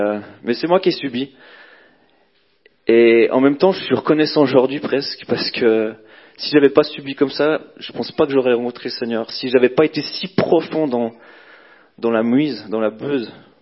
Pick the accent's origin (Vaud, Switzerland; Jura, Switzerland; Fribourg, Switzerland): Fribourg, Switzerland; comme je pense que vous l'avez pu comprendre. J'ai grandi dans la Gruyère.